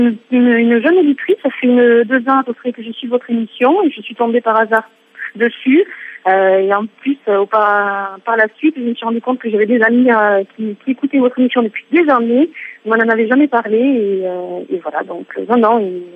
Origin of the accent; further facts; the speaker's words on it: Occitanie, France; De la région toulousaine.